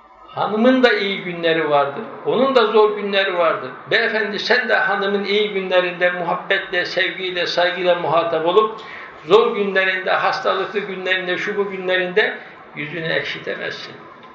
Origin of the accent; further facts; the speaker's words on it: Yozgat, Turkey; Ben Yozgatlıyım. Bizim Yozgat'ta bu konu çok kuvvetli.